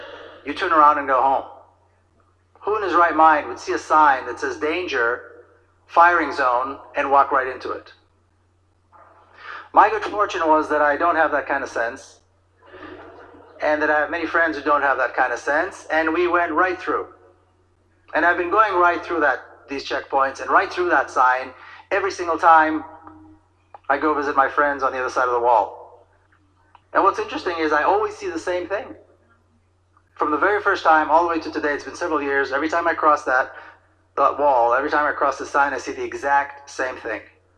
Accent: Jerusalem, Jerusalem District, Israel; born or raised there; English is a second language; now in United States

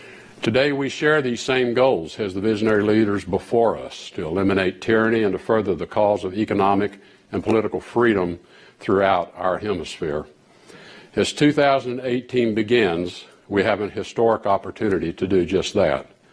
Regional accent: Texas, United States; I'm a Texan, former energy executive, and I'm also a rancher.

